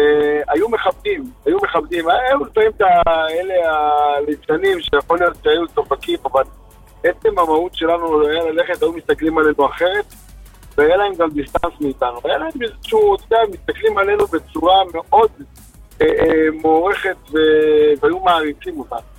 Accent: Baku, Azerbaijan; אז לגדול באקו, זה פשוט גדלנו בבית, שאחים שלי ואני, שהמהות היה לקדש את השמיים, באתי מבית של העשייה, ולגדול בשכונה שלי לא דתי

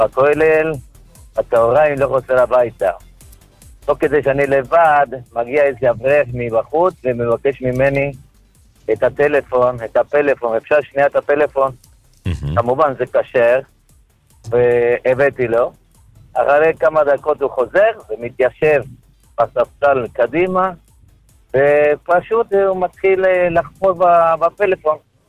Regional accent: Southern District, Israel

